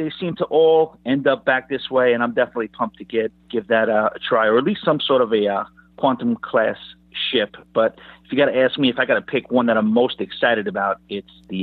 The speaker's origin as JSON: {"language": "English", "town": "New York City", "region": "New York", "country": "United States", "said": "You know where I'm from. I'm from New York City."}